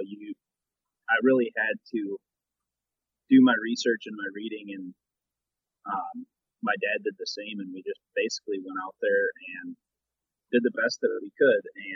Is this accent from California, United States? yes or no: no; Allendale, Michigan, United States; I'm actually from Allendale, Michigan. I grew up hunting.